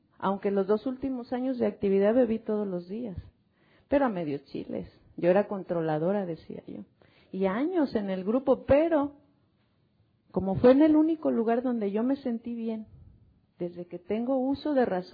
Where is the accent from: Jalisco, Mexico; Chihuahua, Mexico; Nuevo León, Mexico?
Jalisco, Mexico; Tequila; mi pueblo pichurriento es mundialmente conocido porque pues ahí hacemos el tequila. Ahí se inventó, ¿verdad? Y hacemos feliz a mucha gente todavía ahí en Tequila